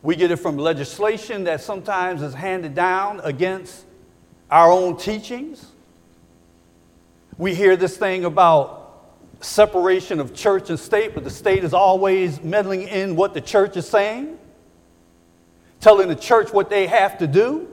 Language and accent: English; Syracuse, New York, United States; I'm from Syracuse.